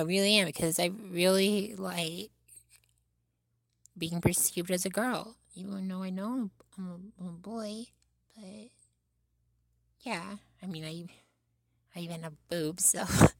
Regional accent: United States; Oh, well, I was born here. I'm American, but my family makes them differently.

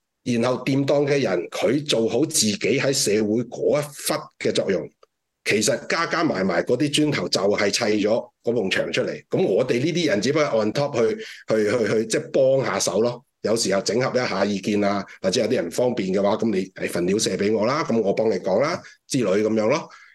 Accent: Macau; 我哋澳門人睇得清楚

